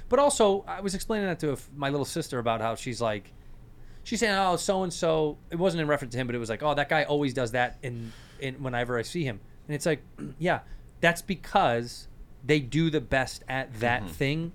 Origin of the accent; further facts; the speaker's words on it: Chicago, Illinois, United States; Same thing growing up in Chicago. Harry Carey, like we knew Harry Carey as kids.